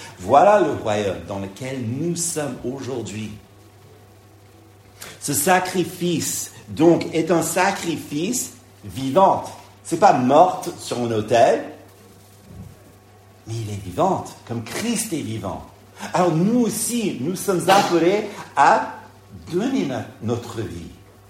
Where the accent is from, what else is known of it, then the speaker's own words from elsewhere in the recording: Paris, Île-de-France, France; C'est difficile en tant que Parisien, hein, en tant que Francilien